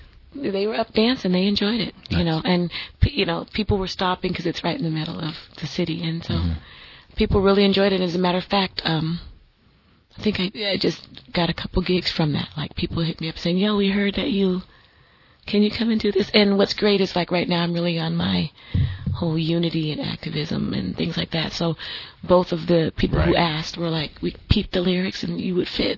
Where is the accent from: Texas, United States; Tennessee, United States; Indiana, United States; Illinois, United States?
Tennessee, United States; Memphis; I'm from Memphis. You know what I'm saying?